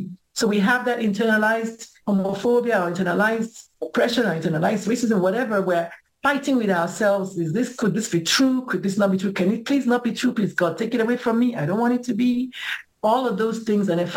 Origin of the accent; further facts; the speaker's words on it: Nigeria; I'm a queer person growing up in Nigeria.